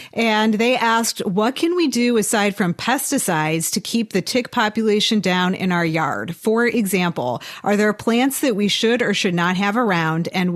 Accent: Midwest, United States; I grew up in the Midwest in an immigrant household where we ate like fatty sausages and liver and like everything had meat.

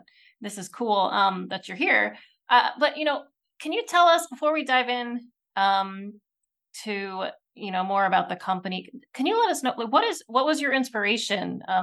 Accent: Trucksville, Pennsylvania, United States; I grew up in Trucksville, so I know what people talk about, you know, in like really small rural towns

